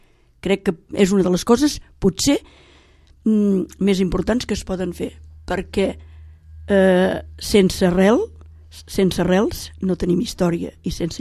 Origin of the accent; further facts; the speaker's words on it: Palamós, Catalonia, Spain; born there; also born or lived in La Cala; no sóc calera de naixement, vaig néixer a Palamós, les meves arrels són caleres, els meus pares eren caleros, tota la meva família